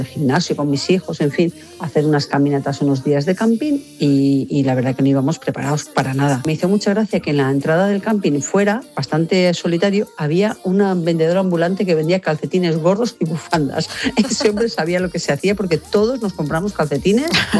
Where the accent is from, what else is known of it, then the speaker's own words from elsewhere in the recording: Castellón, Valencian Community, Spain; de Castellón.